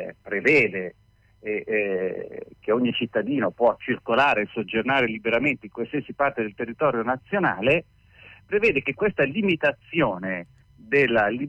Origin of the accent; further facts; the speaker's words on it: Milan, Lombardy, Italy; ovviamente io sono di Milano